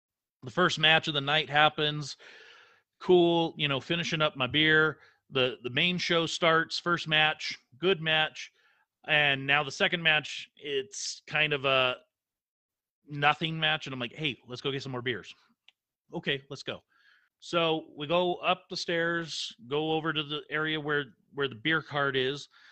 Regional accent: California, United States; We're both from the Bay Area. We know how Raiders fans are.

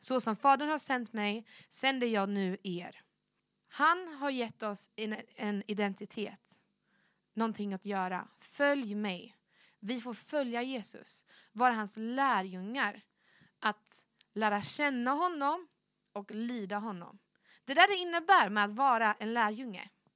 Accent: Linköping, Östergötland, Sweden; Jag kommer från Linköping. Så vad blir det? Kanske 2 timmar härifrån, bil.

